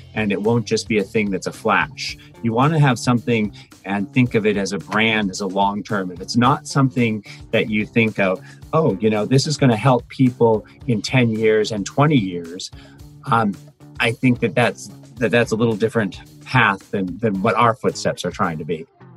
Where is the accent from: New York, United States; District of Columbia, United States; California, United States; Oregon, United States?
Oregon, United States; Portland; from Portland, Oregon